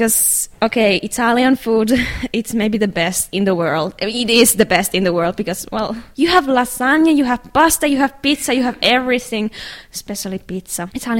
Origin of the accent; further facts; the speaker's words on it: Finland; I'm from Finland.